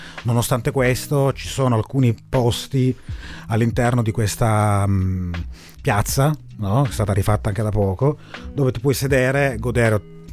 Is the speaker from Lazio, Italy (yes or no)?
no; Turin, Piedmont, Italy; e lo dico da torinese